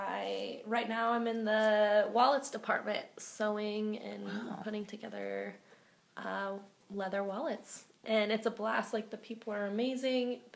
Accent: Coeur d'Alene, Idaho, United States; at the time I was living in my hometown, Coeur d'Alene, Idaho

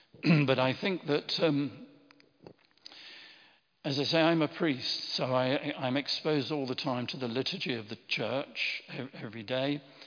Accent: Midlands, United Kingdom; I come from the Midlands. I remember Enoch Powell.

